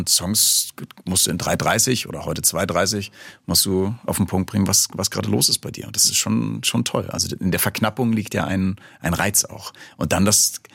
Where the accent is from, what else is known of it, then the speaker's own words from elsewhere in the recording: Hamburg, Germany; Also in Hamburg, wo ich herkomme, ist das auch so.